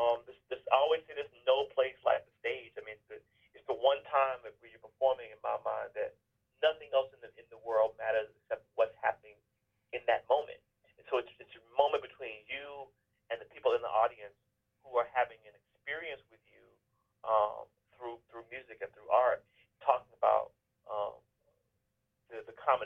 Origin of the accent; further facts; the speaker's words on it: Memphis, Tennessee, United States; being, you know, a young black man growing up in Memphis, you know, in poverty